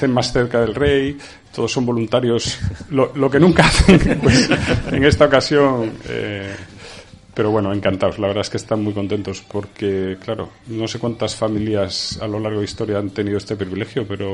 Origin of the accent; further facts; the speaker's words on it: Galicia, Spain; como soy gallego, seguro le vamos a hacer un buen caldo gallego